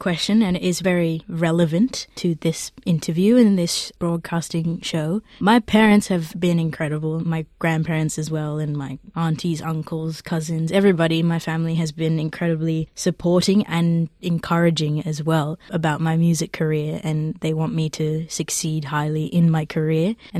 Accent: Sydney, New South Wales, Australia; my cultural identity of growing up in Sydney, in Australia

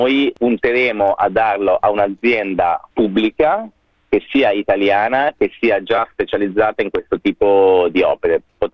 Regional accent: Genoa, Liguria, Italy; Io ripeto, sono genovese

